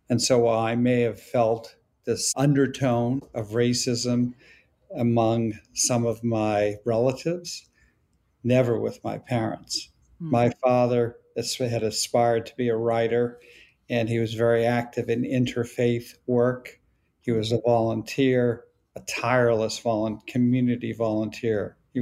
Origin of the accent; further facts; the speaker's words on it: Boston, Massachusetts, United States; I grew up in the inner city of Boston. I grew up in Dorchester. Living in that, you know, community, which was largely Eastern European, Ukrainian, Russian